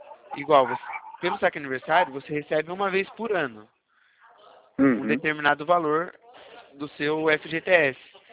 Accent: São Roque, São Paulo, Brazil; Então, eu sou de São Roque, interior de São Paulo.

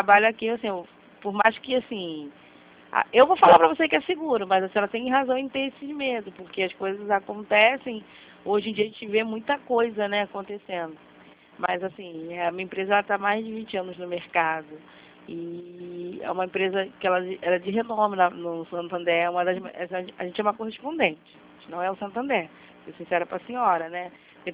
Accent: Rio de Janeiro, Brazil; eu sou do Rio

